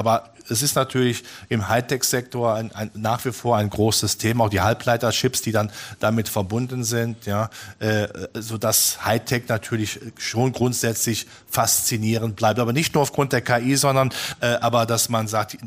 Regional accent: Germany; Also ich bin ja Deutscher, wir Deutschen machen immer das Problem, dass wir die Wirtschaft immer vor dem Hintergrund eines Bundeswirtschaftsministers sehen

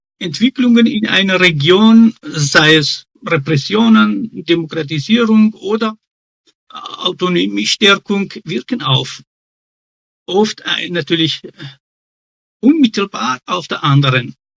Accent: Iran; now in Austria; aus dem Iran. Warum geht das nicht? Ich bin auch ein Österreicher in der EU.

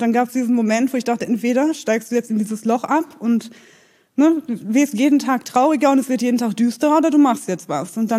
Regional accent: West Germany, Germany; Also ich bin 35 Jahre alt. Ich komme tatsächlich nicht aus Berlin, sondern eigentlich aus der entgegengesetzten Richtung, aus Westdeutschland.

